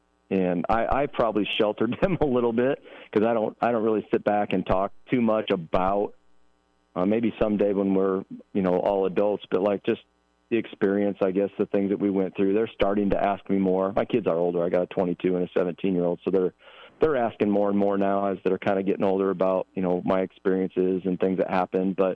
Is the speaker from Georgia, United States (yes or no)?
no; Nebraska, United States; I mean, yes, I was raised in Nebraska.